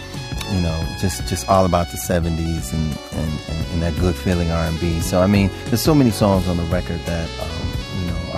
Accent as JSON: {"language": "English", "town": "Milwaukee", "region": "Wisconsin", "country": "United States", "tie": "born or raised there", "said": "I went back home to my hometown of Milwaukee, and I just you know, I really wanted to just go back to my roots while making this record"}